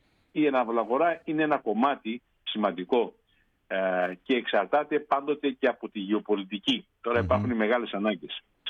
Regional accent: Vrontados, North Aegean, Greece; στην πατρίδα μου τον Βροντάδο

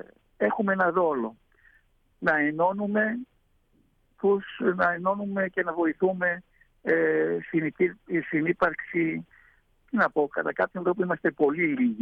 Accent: Kuzguncuk, Istanbul, Turkey; Είμαι κουσκουντζουκιανός, γεννήθηκα στο Βόσπορο, στο Κουσκουντζούκι, στην κοινότητα του Αγίου Παντελεήμονος. Πήγα στο δημοτικό σχολείο του Τσενγκέρκιο

